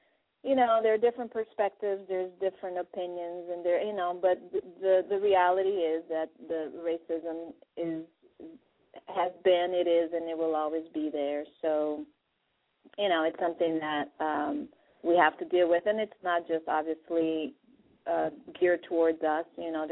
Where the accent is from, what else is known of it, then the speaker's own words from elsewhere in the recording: Brazil; moved away; I came from Brazil and being mostly a black country, but I was actually raised around mostly Caucasians. I went to American school back home